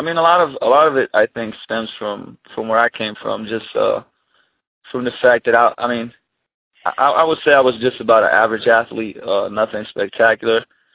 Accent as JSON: {"language": "English", "country": "Slovenia", "second_language": "English", "said": "I'm originally from Slovenia, former Yugoslavia."}